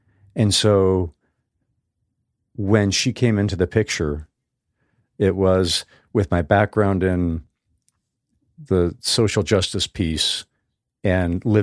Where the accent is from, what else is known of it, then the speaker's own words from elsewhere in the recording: Arizona, United States; growing up in Northern Arizona, very conservative.